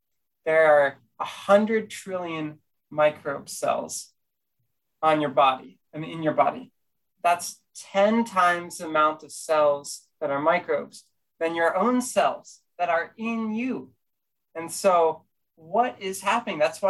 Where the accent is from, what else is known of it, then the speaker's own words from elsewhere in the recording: California, United States; So I'm from California, and going to the tide pools over at the ocean was one of my favorite things growing up.